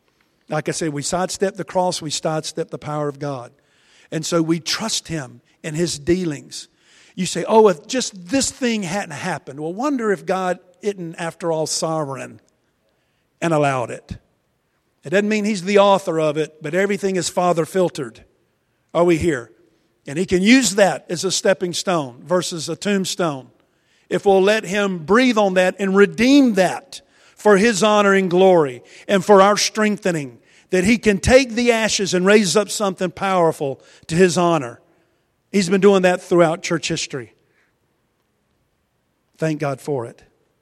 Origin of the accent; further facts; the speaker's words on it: Wilson, United States; that was the size of my hometown, Wilson, when I left for college years ago.